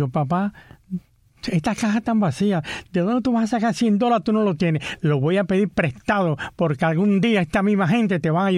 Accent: Guantánamo, Cuba; born there; Yo nací en Guantánamo.

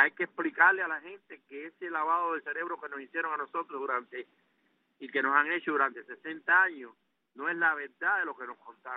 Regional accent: Cuba

